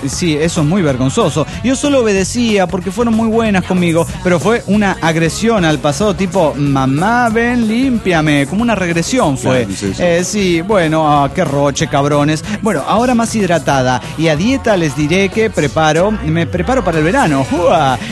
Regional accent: Puno, Peru; de Puno, Perú.

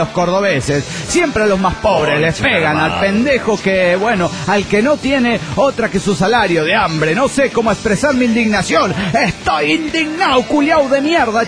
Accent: Tarija, Bolivia; Soy de Tarija, Bolivia, tengo 25 años

